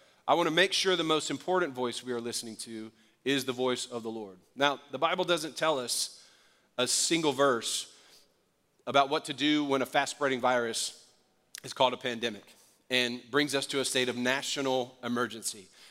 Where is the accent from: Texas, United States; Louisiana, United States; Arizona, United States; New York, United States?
Louisiana, United States; New Orleans; natural disasters in places like my hometown, New Orleans, with Hurricane Katrina or other events